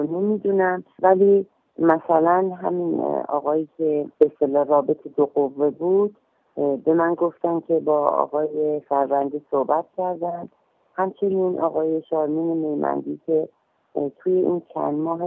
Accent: Iran; من شهروند ایرانی هستم که در ایران زندگی میکنم

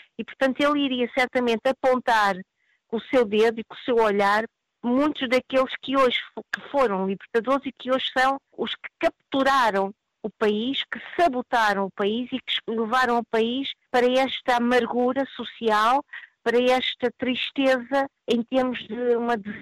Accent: Portugal; e é preciso dizer que eu cresci em Portugal

